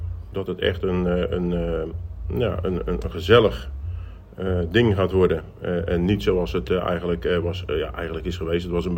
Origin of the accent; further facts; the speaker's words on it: Katwijk, South Holland, Netherlands; Ik ben een echte Katwijkbinder. Ik ben opgegroeid aan de Overijn.